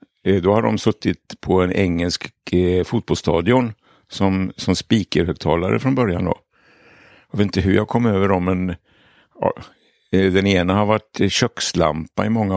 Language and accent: Swedish; Gothenburg, Västra Götaland County, Sweden; Ja, men jag är liksom uppväxt i Göteborg, kan man säga då.